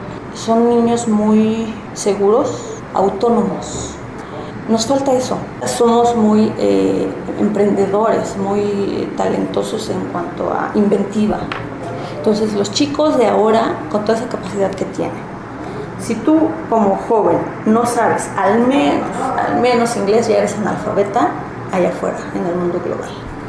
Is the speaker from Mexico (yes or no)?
yes; Mexico; suena duro, suena fuerte decir que nosotros como mexicanos tenemos todavía fuerte esa dependencia